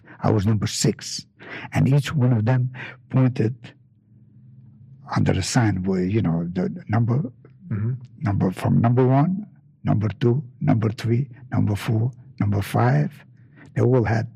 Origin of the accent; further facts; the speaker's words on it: New York City, New York, United States; Yeah, I grew up in New York City. My life. I lived there all my life.